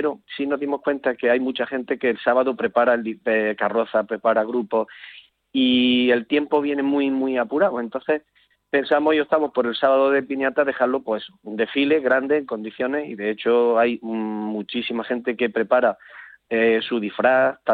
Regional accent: Torreperogil, Andalusia, Spain; Aquí en mi pueblo, en Torreperogil, el carnaval

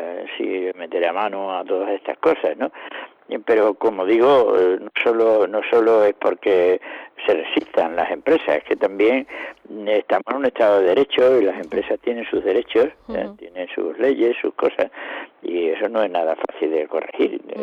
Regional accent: Higuera de Rey, Andalusia, Spain; Me los encuentro por aquí, por Mairena o en mi pueblo, en Higuera de Rey

